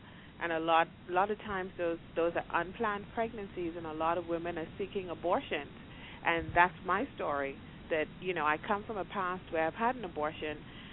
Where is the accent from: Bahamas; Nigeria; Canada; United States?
Bahamas; I'm from the Bahamas